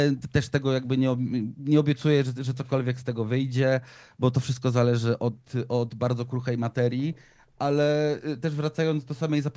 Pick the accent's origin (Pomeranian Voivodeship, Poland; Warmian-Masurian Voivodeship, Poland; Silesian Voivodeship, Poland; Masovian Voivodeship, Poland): Warmian-Masurian Voivodeship, Poland; Olsztyn; Ja bym bardzo chętnie przyjechał z … do Olsztyna, ponieważ jest to moje rodzinne miasto, w którym się urodziłem, chodziłem do szkoły